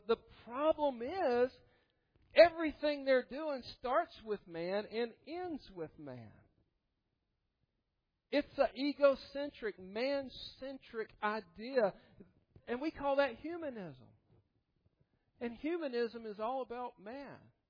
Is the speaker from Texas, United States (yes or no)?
no; Georgia, United States; I grew up in Georgia.